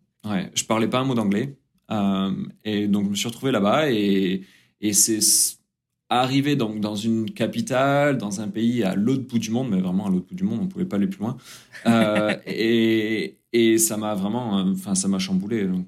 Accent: France; moved away as an adult; also born or lived in New Zealand / England; now in San Francisco, United States; Je suis parti de la France à 18 ans, je suis parti en Nouvelle-Zélande. Et j'ai voyagé pas mal en Nouvelle-Zélande, après en Angleterre, autour du monde.

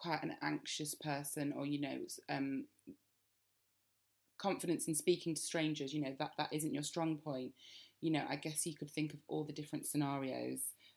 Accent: United Kingdom

